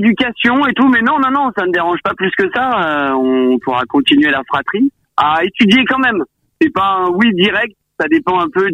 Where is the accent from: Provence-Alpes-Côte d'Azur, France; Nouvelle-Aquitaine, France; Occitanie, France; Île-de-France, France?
Nouvelle-Aquitaine, France; Île de Ré; j'avais déjà quelques copains producteurs de sel et constructeurs de marais salants à l'île de Ré, là où j'ai grandi.